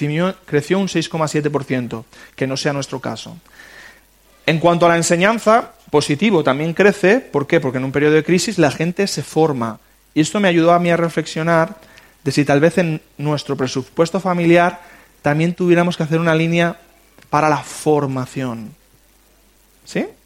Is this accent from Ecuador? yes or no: no; Spain; Somos españoles y estos son presupuestos de familias españolas.